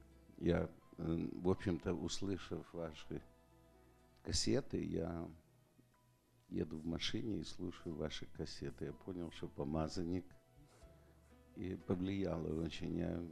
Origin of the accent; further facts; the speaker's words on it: Los Angeles, California, United States; Я из Лос-Анджелеса, и я уже два раза был на энкаунтере, принадлежу к World Outreach церкви.